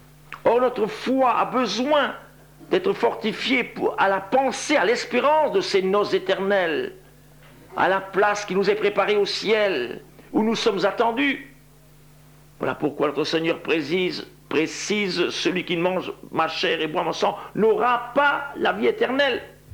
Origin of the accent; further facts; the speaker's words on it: France; il y a 2 siècles à Favernay, dans le Jura, chez nous en France